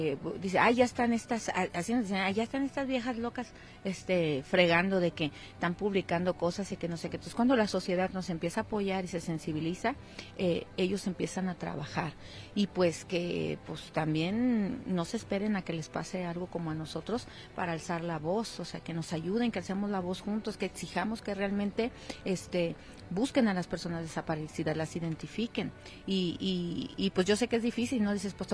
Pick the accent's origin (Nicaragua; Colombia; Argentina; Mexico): Mexico; como mexicanos